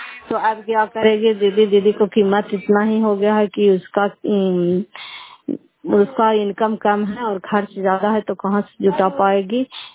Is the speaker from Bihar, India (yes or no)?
yes; Fatehpur, Bihar, India; घर फतेहपुर पंचायत मकरौता जिला नालंदा करापचरा ब्लॉक की निवासी हूँ।